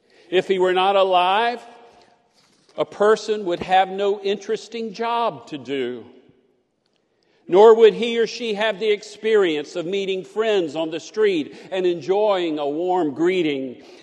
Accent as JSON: {"language": "English", "region": "the South", "country": "United States", "tie": "born or raised there", "said": "They broke all of the stereotypes I had been taught growing up in the South in the 60s and 70s about gay people."}